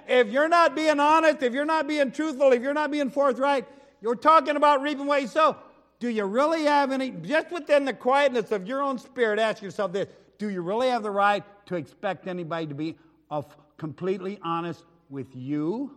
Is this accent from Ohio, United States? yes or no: yes; Ohio, United States; I grew up in Lucas County, Ohio, up in northern Ohio, in the tornado belt.